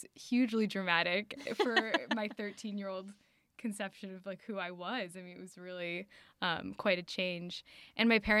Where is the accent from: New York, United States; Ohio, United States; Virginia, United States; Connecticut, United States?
Connecticut, United States; also born or lived in Atlanta, United States; I was born in Atlanta, but by middle school had moved to Connecticut, which is where my parents still are.